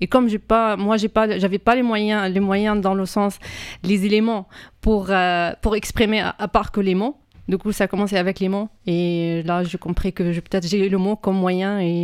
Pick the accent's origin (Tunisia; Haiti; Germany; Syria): Syria; moved away as an adult; now in France; Moi, je suis syrienne. Du coup, j'étais boursière de la Syrie en 2010 pour venir faire un doctorat, un master et un doctorat et revenir enseigner en Syrie.